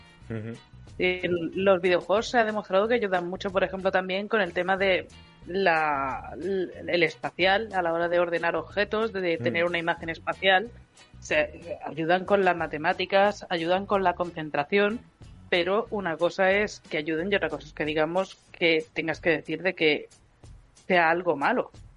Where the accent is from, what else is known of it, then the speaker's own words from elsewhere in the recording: Region of Murcia, Spain; yo soy murciana